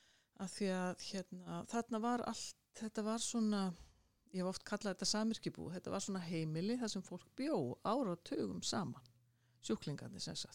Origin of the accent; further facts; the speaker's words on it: Mosfellsbær, Capital Region, Iceland; ég alinn upp við Reykjalund í Mósellssveitinni. Ég kallaði ennþá Mósellssveit.